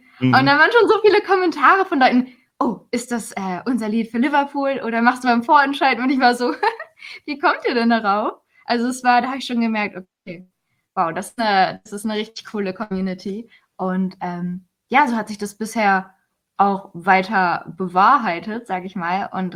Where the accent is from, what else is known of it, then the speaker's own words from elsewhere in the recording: Oldenburg, Lower Saxony, Germany; Ich bin in Oldenburg.